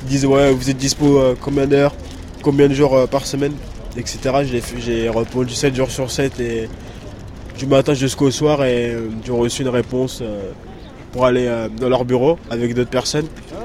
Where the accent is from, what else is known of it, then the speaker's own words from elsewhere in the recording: Île-de-France, France; Val d'Oise. C'est assez loin, 25 km à partir d'ici, on va dire.